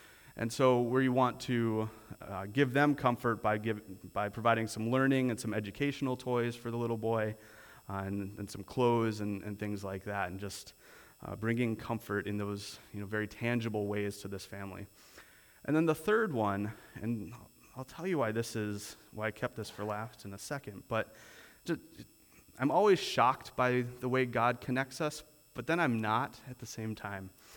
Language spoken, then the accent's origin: English; Canada; Things like Safeway cards, Starbucks cards, and Timmy's cards, of course, because we're Canadian.